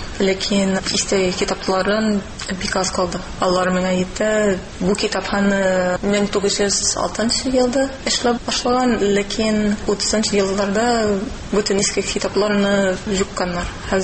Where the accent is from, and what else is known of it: Los Angeles, California, United States; Tatar is a second language